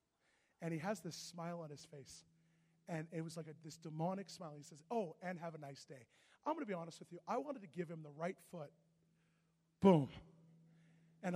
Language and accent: English; Canada; I'm Canadian. When are we ever dangerous?